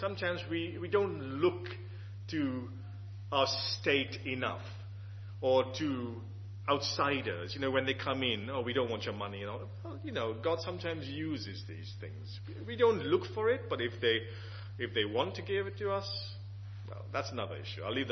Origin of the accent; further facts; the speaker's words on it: Goa, India; Although I'm Indian, I'm a Goan, I'm from Goa, I don't speak my lingo, because I was born elsewhere.